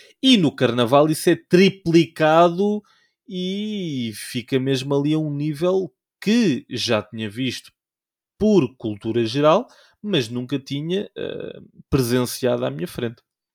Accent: Portugal; nós, enquanto portugueses, quando vamos sair

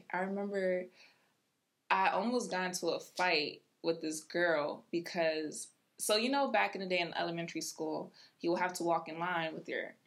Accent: New Jersey, United States; Because I'm coming from Jersey. I had a little, you know, little East Coast attitude about me. I had an accent and everything.

